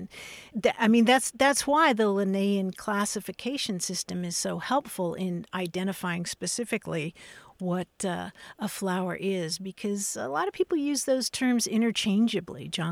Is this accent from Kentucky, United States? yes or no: yes; Kentucky, United States; I grew up in Kentucky, and my Virginia-born mother used to always call them jonquils.